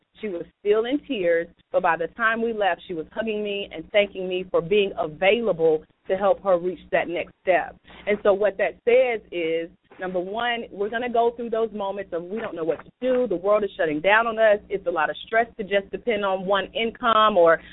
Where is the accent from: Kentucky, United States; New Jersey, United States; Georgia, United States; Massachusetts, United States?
Georgia, United States; Douglasville; We're back in my hometown of Douglasville, Georgia